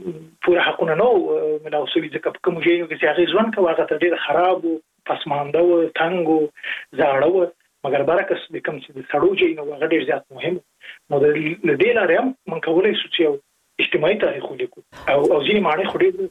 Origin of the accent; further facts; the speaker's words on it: Afghanistan; now in Europe; زه په جره لابات کې لوی سوی